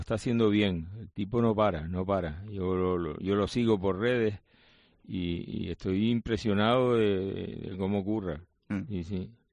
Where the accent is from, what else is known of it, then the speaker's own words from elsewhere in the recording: Canary Islands, Spain; Yo me acuerdo de pibe, aquí en Tenerife